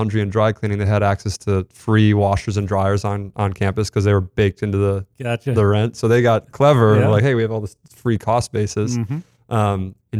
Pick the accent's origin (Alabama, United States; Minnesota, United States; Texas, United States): Minnesota, United States; Red Wing; And then one of my lifelong friends who I grew up with in Red Wing actually was working at startups in Minneapolis